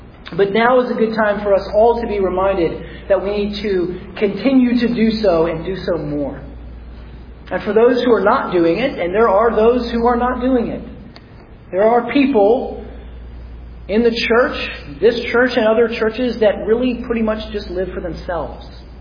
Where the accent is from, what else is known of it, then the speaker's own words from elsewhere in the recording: the South, United States; We are in the South. I grew up in the South. I'm a Southerner by trade.